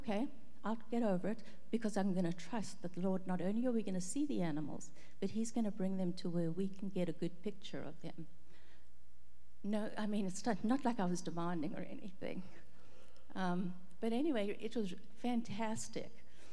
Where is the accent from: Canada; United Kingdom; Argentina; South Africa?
South Africa; now in United States; growing up in South Africa, it's very much an outdoors climate. So you grow up and you get to appreciate nature. Then you come to the States